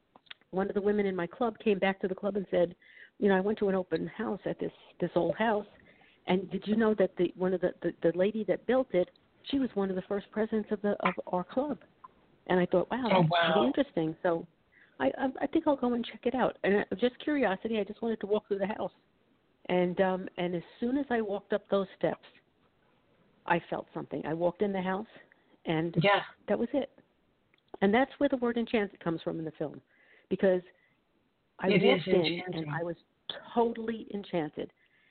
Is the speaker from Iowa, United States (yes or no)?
no; Brooklyn, New York, United States; Yeah, it was very different from where I grew up in Brooklyn, New York, where the houses were all attached